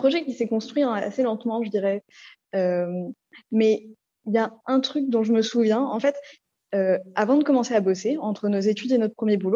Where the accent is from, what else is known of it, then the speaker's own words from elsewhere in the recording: Paris, Île-de-France, France; Si, on est de Paris. On est de Paris et on aurait bien voulu partir de Paris, mais on n'était pas prêts.